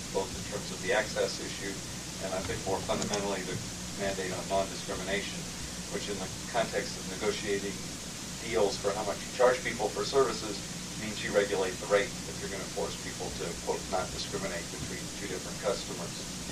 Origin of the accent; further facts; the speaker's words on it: Indiana, United States; too early for my home state of Indiana to tell?